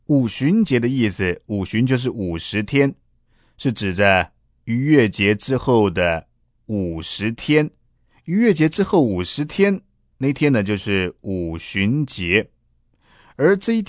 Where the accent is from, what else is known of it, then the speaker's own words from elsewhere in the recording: China; 农历新年是我们中国人的特色，但通常我们受到西风东渐，受到西方文化的影响